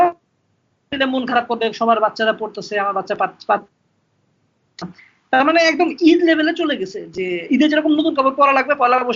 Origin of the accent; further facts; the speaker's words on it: Mohammadpur, Dhaka Division, Bangladesh; আমার বাসা মোহাম্মদপুরে ছিল, টাউন হল বাজারের, ছোটবেলা আমি ওখান থেকে বড় হয়েছি